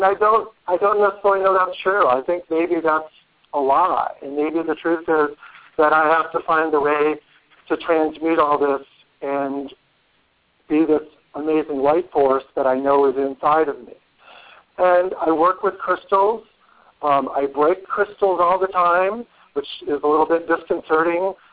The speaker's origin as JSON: {"language": "English", "region": "Michigan", "country": "United States", "tie": "born or raised there", "said": "I also wanted to say to your guest that I grew up in Michigan, so love that Michigan energy."}